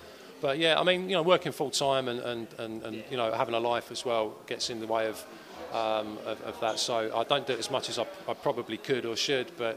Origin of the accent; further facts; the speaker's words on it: Milton Keynes, South East England, United Kingdom; now in Aberdeen, United Kingdom; I'm from Milton Keynes originally. Yeah.